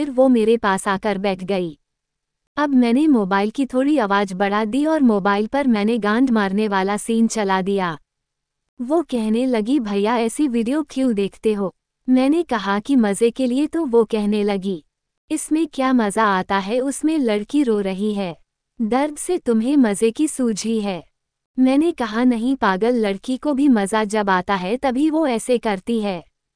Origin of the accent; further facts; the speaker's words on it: Uttarakhand, India; उम्र 23 साल, लंबाई 5'11" है। मैं उत्तराखंड का रहने वाला हूँ।